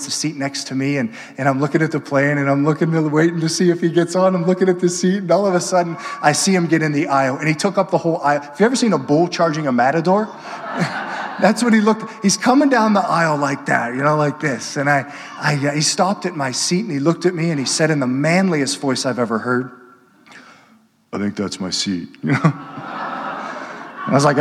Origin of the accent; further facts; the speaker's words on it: Pittsburgh, Pennsylvania, United States; And I was flying back home to Pittsburgh. That's where I'm from.